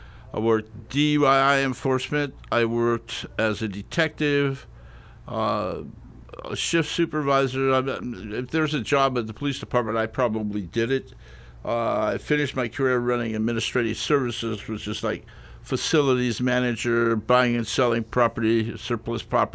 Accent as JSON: {"language": "English", "region": "California", "country": "United States", "tie": "born or raised there", "lives_now": "Roseburg, United States", "said": "I was from kind of all over Southern California as a kid."}